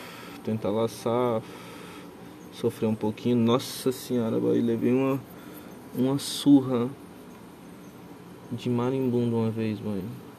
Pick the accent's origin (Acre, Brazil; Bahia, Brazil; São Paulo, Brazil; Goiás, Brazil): Acre, Brazil; born there; terminou no Acre. que foi onde eu nasci, né, no Acre.